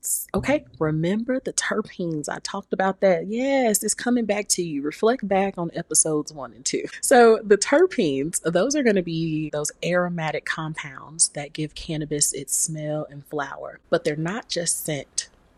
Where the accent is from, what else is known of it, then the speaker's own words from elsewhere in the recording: Atlanta, Georgia, United States; So I'm from Atlanta, Georgia, Atlanta born and raised, okay?